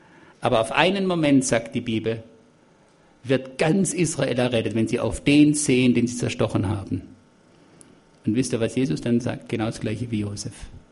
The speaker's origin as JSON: {"language": "German", "country": "Germany", "said": "ich denke, wir als Deutsche, die wir das Volk waren"}